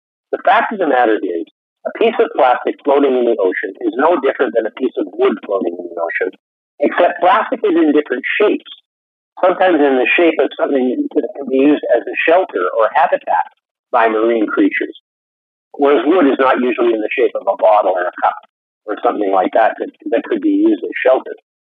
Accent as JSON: {"language": "English", "region": "British Columbia", "country": "Canada", "said": "I'm from Vancouver Island. A lot of it ended up on our beaches."}